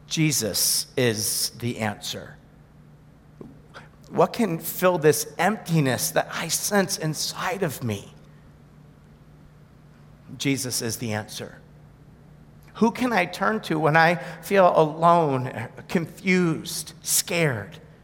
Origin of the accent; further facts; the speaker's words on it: Hammondsport, New York, United States; So I grew up in Hammondsport, New York. You've never heard of Hammondsport because there's no reason to have heard of Hammondsport.